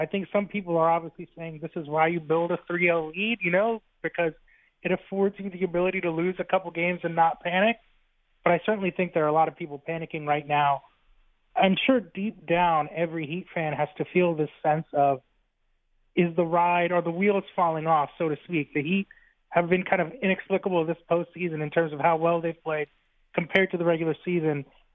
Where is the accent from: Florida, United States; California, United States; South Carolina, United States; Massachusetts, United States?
Florida, United States; I mean, you could say I grew up in South Florida.